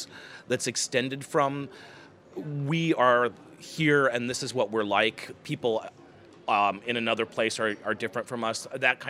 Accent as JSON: {"language": "English", "region": "Nebraska", "country": "United States", "tie": "born or raised there", "also_born_or_lived": "Chicago / New York", "moved": "yes", "said": "I mean, that was like part of how I thought about myself, that I was this person from Nebraska who was in Chicago or in New York or whatever."}